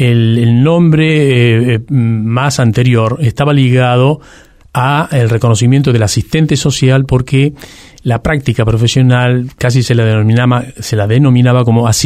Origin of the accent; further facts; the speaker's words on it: Buenos Aires, Argentina; born there; also born or lived in Misiones / Corrientes; Yo nací en Parque Patricio, uh-huh. sí, a mucha honra, aunque no soy de Huracán. Bueno. Pero bueno, después viví por la provincia de Buenos Aires, por Misiones, por Corrientes.